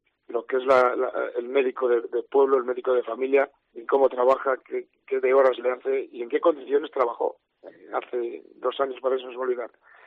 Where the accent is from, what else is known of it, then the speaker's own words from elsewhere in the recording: Hospital de Órbigo, Castile and León, Spain; verla un día en la iglesia de mi pueblo de Hospital de Órbigo y seguro que algún día lo conseguiremos.